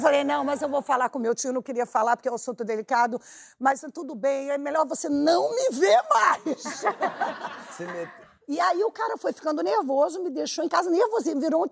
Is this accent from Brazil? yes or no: no; Iran; now in New York, United States; Eu tô morando aqui em Nova York um tempão, né? Eu queria conhecer um iraniano. Eu sou iraniana, queria conhecer um iraniano.